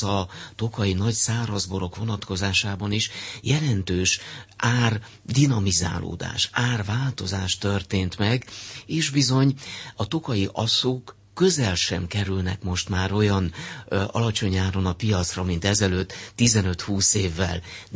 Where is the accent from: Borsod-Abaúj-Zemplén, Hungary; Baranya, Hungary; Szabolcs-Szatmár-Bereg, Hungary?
Borsod-Abaúj-Zemplén, Hungary; különösen az én szülőföldem, a Zemplén térségét jelentik és fémjelzik